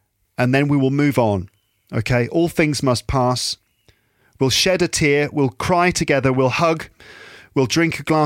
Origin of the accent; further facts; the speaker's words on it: England, United Kingdom; her mum, my wife, is French. I am English, of course, and our daughter.